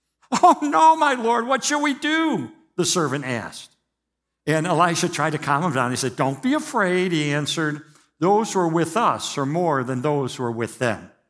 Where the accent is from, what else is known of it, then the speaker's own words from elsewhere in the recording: Chicago, Illinois, United States; now in Houston, United States; flew in from our home in Houston, Texas, where we live because our two oldest grandkids are there, and I'm from Chicago. What do I know about Texas? Nothing.